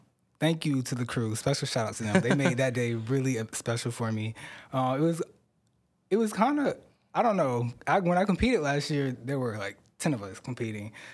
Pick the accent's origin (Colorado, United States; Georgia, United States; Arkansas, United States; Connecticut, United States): Georgia, United States; Savannah; Okay, well, I am 20 years old. I'm from Savannah, Georgia.